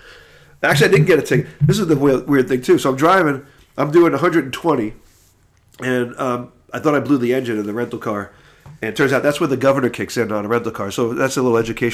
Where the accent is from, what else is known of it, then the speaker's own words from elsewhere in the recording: New York, United States; I got pulled over in New York when I grew up in New York